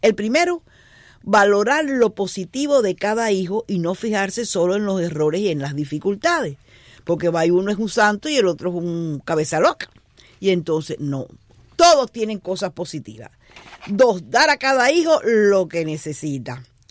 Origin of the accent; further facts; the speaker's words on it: Cuba; las madres cubanas somos metidas en todo.